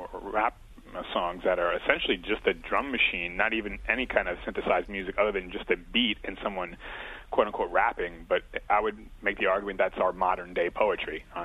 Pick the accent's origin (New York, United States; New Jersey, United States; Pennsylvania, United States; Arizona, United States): New Jersey, United States; And I'm from Jersey.